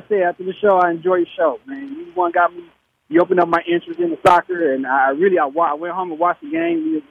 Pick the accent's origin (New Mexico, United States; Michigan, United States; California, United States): California, United States; Los Angeles; now in Houston, United States; I'm not originally from Houston, from Los Angeles